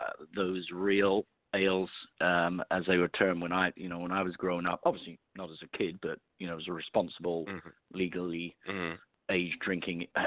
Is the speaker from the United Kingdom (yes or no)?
yes; England, United Kingdom; So those were the three essentials in life as an Englishman.